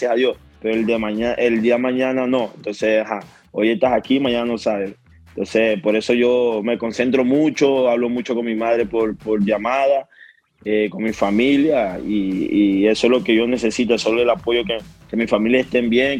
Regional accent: Maracaibo, Zulia, Venezuela; moved away; cuando salí de Venezuela de verdad que me pegó mucho la soledad porque no estaba acostumbrado a estar lejos de mi familia. Siempre estuve allí con mi familia, jugué en 2 equipos fuera de Venezuela, fuera de Maracaibo, pero bueno, estaba en Venezuela

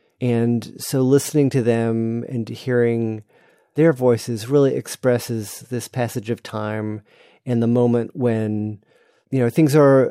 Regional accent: Takoma Park, Maryland, United States; You know, my hometown of Tacoma Park, Maryland, had this call for proposals a few years back

